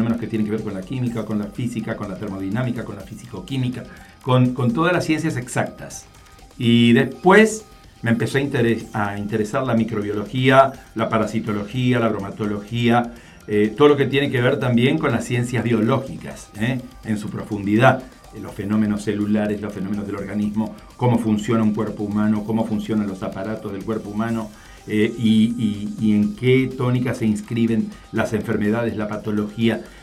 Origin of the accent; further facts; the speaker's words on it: Santa Fe, Argentina; De muy chiquito, mis padres me llevaron a vivir a Barrio Candioti